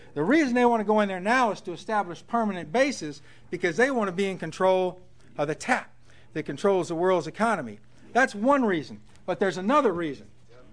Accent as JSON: {"language": "English", "region": "the South", "country": "United States", "said": "I'm from the South. How many folks from the South here?"}